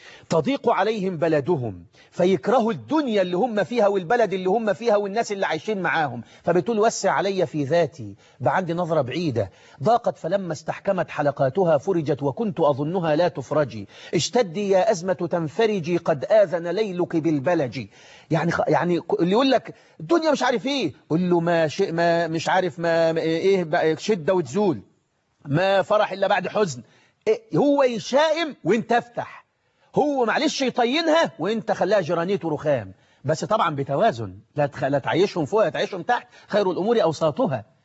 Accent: Egypt; زي الناس ما بيقولوا عندنا في مصر كده

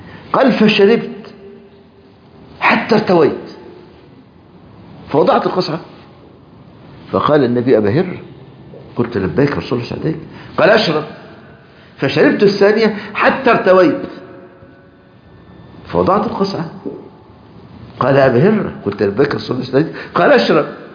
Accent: Egypt; منتشر جديد عندنا في مصر خاصة في صعيد مصر.

